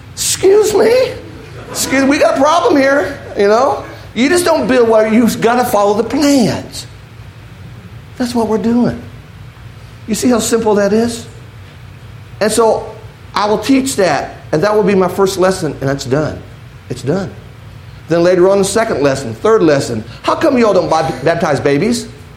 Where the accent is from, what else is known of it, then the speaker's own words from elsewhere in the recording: Indianapolis, Indiana, United States; Now, growing up in Indianapolis, you know, I'm a fan of Peyton Manning.